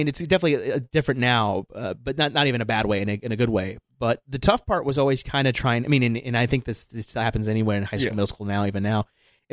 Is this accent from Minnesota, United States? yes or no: no; Michigan, United States; I grew up in Michigan.